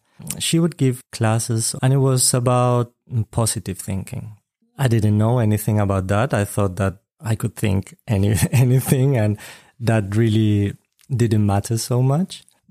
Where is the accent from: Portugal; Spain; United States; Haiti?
Spain; I'm from Spain. I'm an artist.